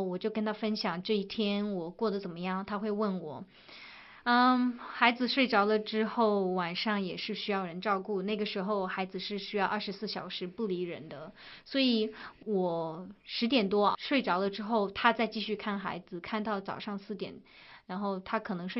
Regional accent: China; now in United States; 我们刚从中国搬到美国来的时候

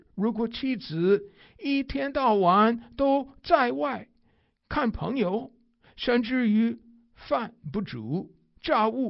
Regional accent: United States; Chinese is a second language; 因为我是美国人，而且美国人很重视口气新鲜

